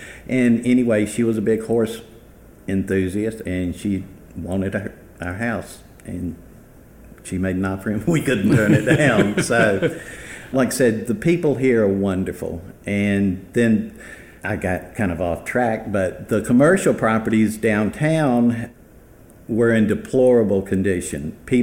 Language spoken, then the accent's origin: English; Evans, Georgia, United States; I grew up in Columbia County in Evans, Georgia.